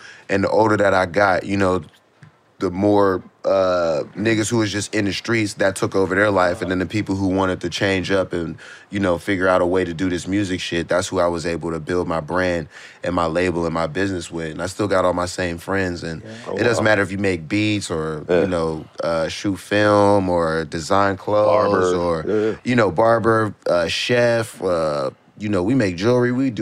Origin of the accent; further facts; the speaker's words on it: Pittsburgh, Pennsylvania, United States; And I think the gangster shit just comes as a necessity out there. It's hard growing up in Pittsburgh.